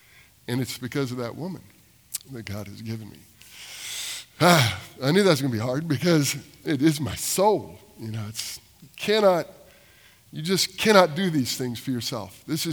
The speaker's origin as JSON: {"language": "English", "region": "Texas", "country": "United States", "tie": "born or raised there", "said": "I moved her to Texas from California. I grew up here. She didn't. We moved to Texas and moved in with my grandmother"}